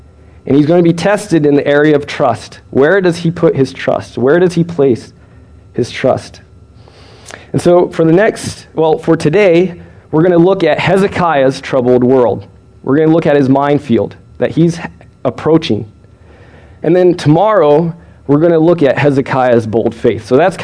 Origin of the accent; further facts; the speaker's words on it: Japan; I grew up over in Japan as a missionary kid.